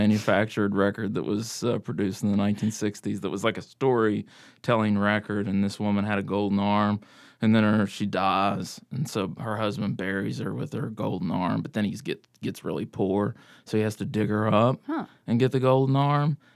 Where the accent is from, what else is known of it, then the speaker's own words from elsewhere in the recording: Rainelle, West Virginia, United States; also born or lived in Fairlea; I'm originally from Rainell, West Virginia, in Greenbrier County, and I was born in, I guess it's Fairley. That's where the hospital is in Lewisburg. So, yeah, that's where I'm from.